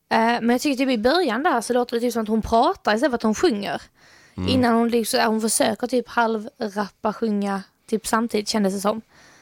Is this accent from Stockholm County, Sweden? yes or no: no; Lund, Skåne, Sweden; Jag är från Lund, ja.